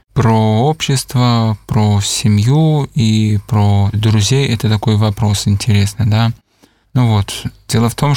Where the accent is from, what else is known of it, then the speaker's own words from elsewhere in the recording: Ulan-Ude, Buryatia, Russia; now in Minsk, Belarus; я родом из Улан-Удэ